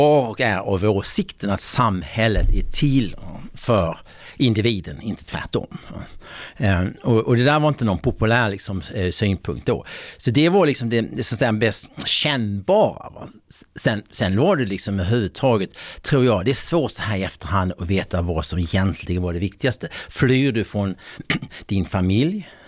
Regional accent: Sweden; när jag växte upp i Sverige.

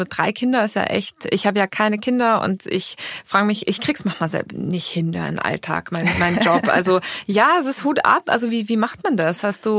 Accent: Austria; Aber das geht mir manchmal selbst als Österreicherin irgendwie so

